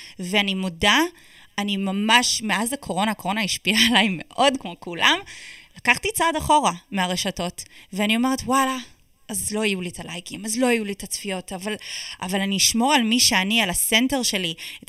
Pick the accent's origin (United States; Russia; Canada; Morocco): Canada; also born or lived in Toronto; now in Israel; אוקיי, אז גדלתי שם, אבל בגיל 14 עברתי לעיר הגדולה טורונטו.